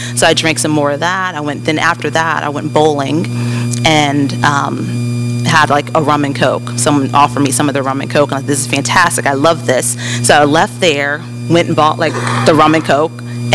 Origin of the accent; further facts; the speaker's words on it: Tampa, Florida, United States; I was born and raised here in Tampa